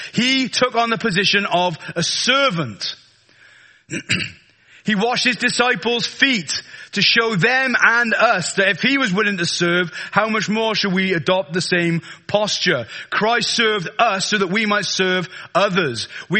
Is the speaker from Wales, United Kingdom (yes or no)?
yes; Wales, United Kingdom; Because there's only 3 points, because I'm Welsh.